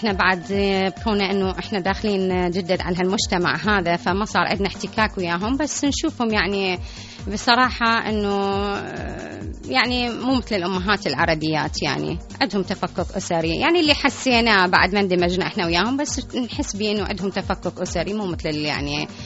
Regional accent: Iraq; احنا عندنا بالعراق

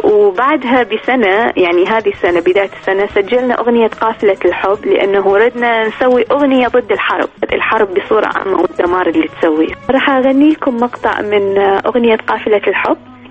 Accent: Iraq; now in Toronto, Canada; أنا مغنية عراقية وحابة أسوي مشروع أنه أربط بالكلام العراقي ويا الموسيقى الحديثة

